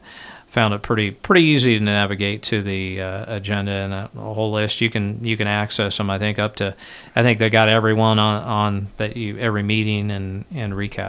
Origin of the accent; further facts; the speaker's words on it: Lincoln, Nebraska, United States; Yeah, I grew up in Lincoln, so I know that, especially that side of town, pretty well.